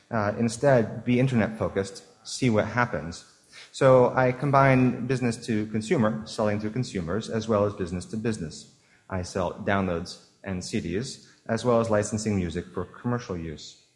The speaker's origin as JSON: {"language": "English", "region": "London", "country": "United Kingdom", "tie": "born or raised there", "said": "This is my hometown. Southeast London"}